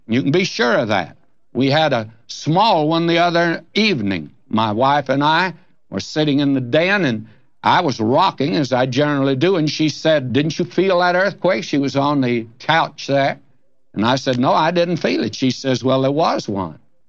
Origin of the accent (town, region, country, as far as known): Texas, United States; born or raised there